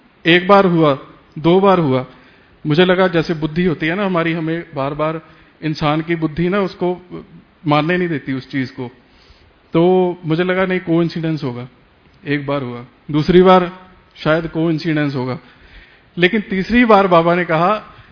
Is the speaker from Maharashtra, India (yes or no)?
no; Chandigarh, India; तो मैं चंडीगढ़ से हूँ।